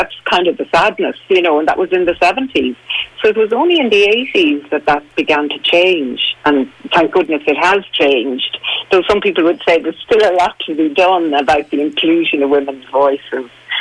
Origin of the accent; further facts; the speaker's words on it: Connacht, Ireland; also born or lived in Dublin; now in Glenmalure, Ireland; I'm originally from Roscommon, but, you know, myself and Isabel, my partner, we've been living here, I think, 27 years in Glenmalure.